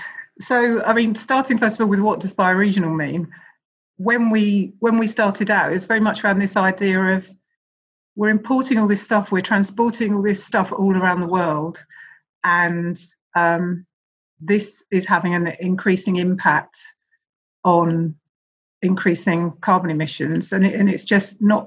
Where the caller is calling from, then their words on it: London, United Kingdom; I live here. I'm speaking here from Bedzed, where we have our office, which is an eco village in South London.